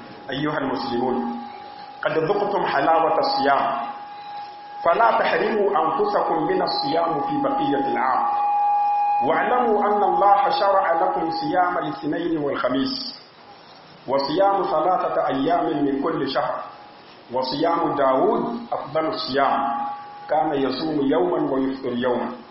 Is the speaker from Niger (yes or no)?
yes; Niger; اللهم احفظ بلادنا النيجر، واجعله آمنا مطمئنا سخاء رخاء وسائر بلاد المسلمين.